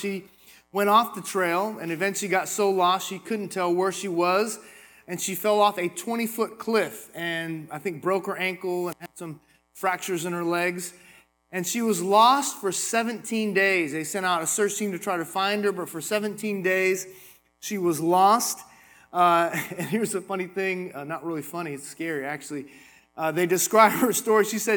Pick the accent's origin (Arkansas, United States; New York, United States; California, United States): California, United States; This is a park near my hometown in California, and I used to run here all the time.